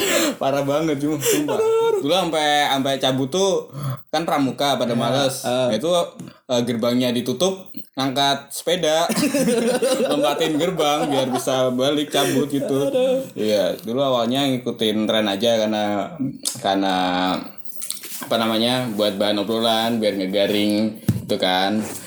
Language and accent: Indonesian; Purworejo, Central Java, Indonesia; gua dari Jawa, dari Purworejo